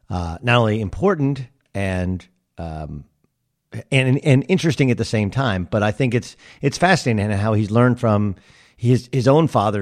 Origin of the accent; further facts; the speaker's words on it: California, United States; Look, I grew up in Southern California and I felt like I knew a ton about college basketball.